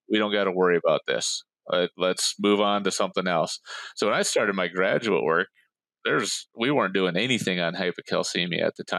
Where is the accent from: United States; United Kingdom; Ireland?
United States; Minnesota; now in Florida, United States; Yes, I grew up on a dairy farm in East Central Minnesota, just north of Minneapolis, about an hour and a half.